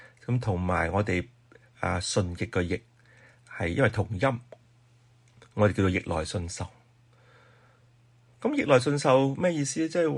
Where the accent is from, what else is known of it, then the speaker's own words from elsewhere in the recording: Guangdong, China; 我哋广东人有句说话就系煮到嚟先至食